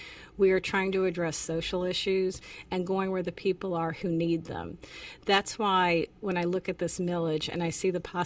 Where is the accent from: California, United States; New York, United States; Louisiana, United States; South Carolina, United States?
Louisiana, United States; Lower Plaquemines Parish; I grew up in Lower Plaquemines Parish, which is, if you know how the state of Louisiana is shaped, it's the toe in the tip of the boot.